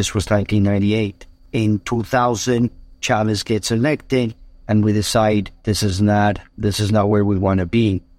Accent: Bogotá, Colombia; moved away as an adult; also born or lived in Cali; So yeah, we grew up in Colombia, in Bogota, Colombia, South America. We grew up in Bogota. We actually were originally born in Cali, Colombia, and then we moved to Bogota when I was around 7 years old. So I grew up there all the way through high school.

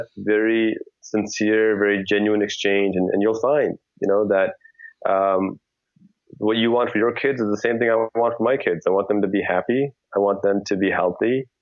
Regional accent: United States; from my perspective as a Muslim, as an American, you know, my door is going to stay open.

